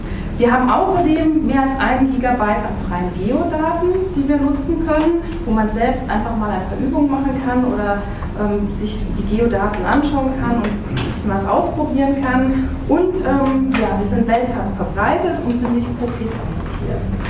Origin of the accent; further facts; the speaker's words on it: Bonn, North Rhine-Westphalia, Germany; ich komme aus Bonn